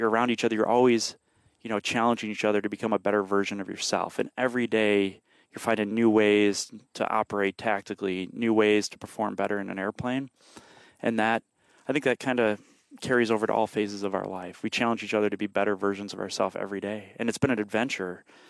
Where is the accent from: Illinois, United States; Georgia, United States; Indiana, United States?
Illinois, United States; growing up in Illinois, so already, you know, Illinois public school education.